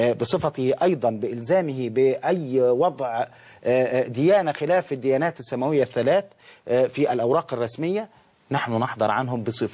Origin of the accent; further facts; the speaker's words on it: Egypt